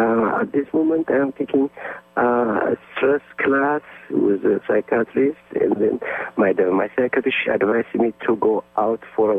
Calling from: San Francisco, California, United States; Yeah, I'm calling from San Francisco.

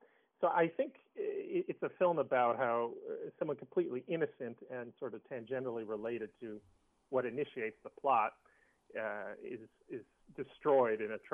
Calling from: Chicago, Illinois, United States; I'm calling from Chicago, Illinois, and I'm a professor at Columbia College, Chicago.

